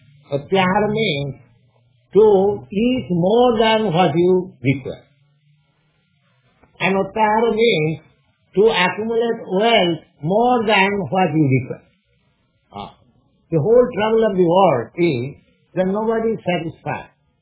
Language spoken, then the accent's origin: English; India; English is a second language; moved away; Just as I am an Indian national, part of your country, there are many rules and regulations in India